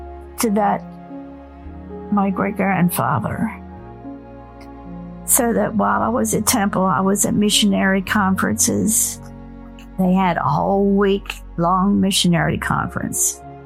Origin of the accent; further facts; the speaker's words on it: Maryland, United States; I grew up in Maryland